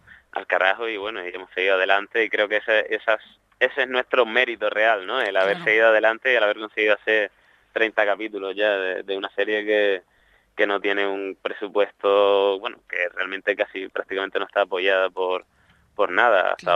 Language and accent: Spanish; Las Palmas, Canary Islands, Spain; porque yo, que soy de Las Palmas, por ejemplo